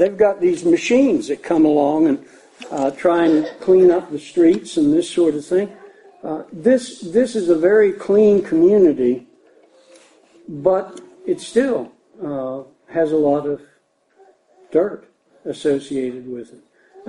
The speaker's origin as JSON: {"language": "English", "town": "Pittsburgh", "region": "Pennsylvania", "country": "United States", "tie": "born or raised there", "said": "I grew up in the Pittsburgh area in Pennsylvania, and I could tell you stories about the dirt and stuff from Pittsburgh."}